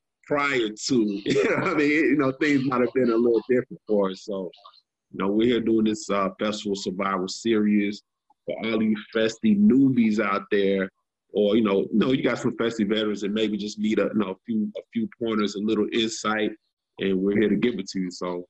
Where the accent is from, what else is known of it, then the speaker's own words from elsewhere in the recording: Atlanta, Georgia, United States; Like, I got stranded about, you know, I'm from Atlanta.